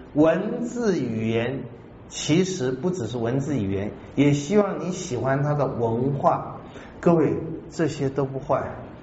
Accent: Taiwan; 当然了，我们台湾人是很想赚你的钱的。

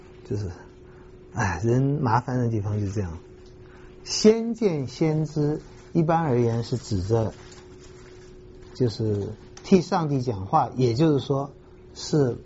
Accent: China; 我们中国人爱面子，这个特别是一个困难哈。

